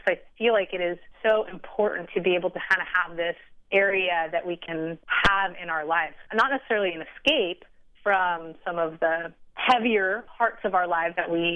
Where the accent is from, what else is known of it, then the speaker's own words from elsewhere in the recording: California, United States; I grew up in Southern California, so a lot of my art influences, and granted, I've traveled all over the world, been to museums all over the world